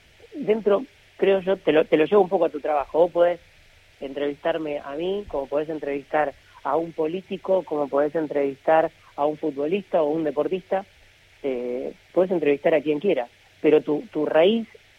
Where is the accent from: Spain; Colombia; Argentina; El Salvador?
Argentina; soy argentino y mis padres siempre me inculcaron el folclore